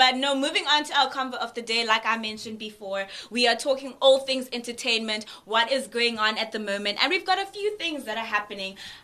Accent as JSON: {"language": "English", "country": "Zimbabwe", "said": "I am proudly Zimbabwean."}